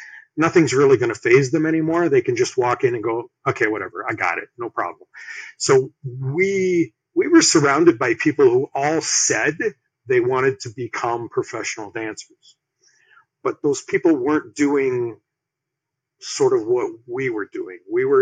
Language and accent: English; Ontario, Canada; accent: Canadian; Unstoppable headquarters is just outside of Toronto, Canada.